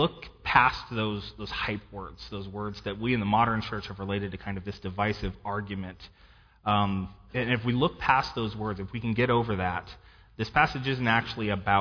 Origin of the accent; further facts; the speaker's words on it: Craig, United States; I grew up here in Craig.